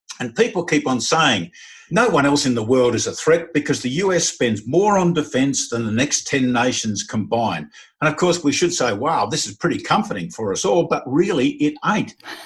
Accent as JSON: {"language": "English", "country": "Australia", "said": "I made as an Australian general."}